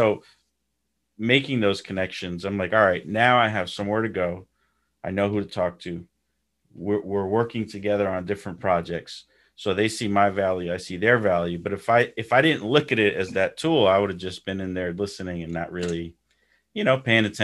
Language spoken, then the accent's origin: English; New York, United States; now in Houston, United States; I like that atmosphere because I'm from New York. So I remember that. I moved to Houston, so it's totally different here.